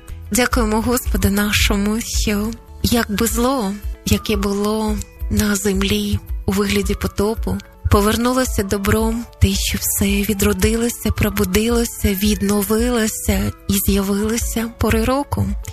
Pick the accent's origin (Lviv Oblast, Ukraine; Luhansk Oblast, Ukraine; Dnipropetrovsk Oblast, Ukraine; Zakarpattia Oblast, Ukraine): Zakarpattia Oblast, Ukraine; Uzhhorod; now in Italy; Я сам з Ужгорода, і це спогади з дитинства, хоча зараз знаходжусь за кордоном в Італії.